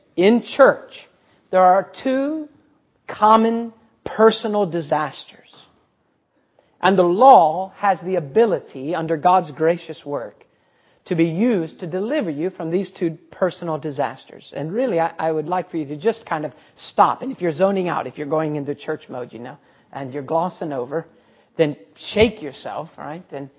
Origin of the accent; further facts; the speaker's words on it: Ohio, United States; we don't have many snows down here, but I had a lot of snow growing up in Ohio.